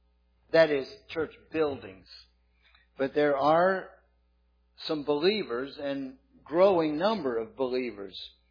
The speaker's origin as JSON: {"language": "English", "town": "St. Petersburg", "region": "Florida", "country": "United States", "tie": "born or raised there", "said": "A church that I grew up in St. Petersburg, Florida, did not have a baptistry."}